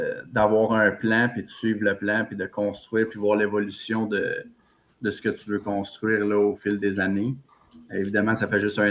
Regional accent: Waterville, Quebec, Canada; Il vient de Sherbrooke, puis moi je viens de Waterville, un petit village proche de là.

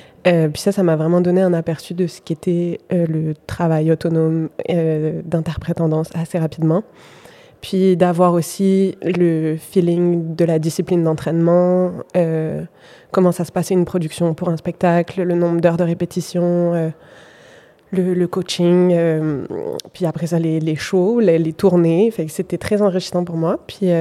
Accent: France; now in Montréal, Canada; Moi, je suis française, donc le bac français

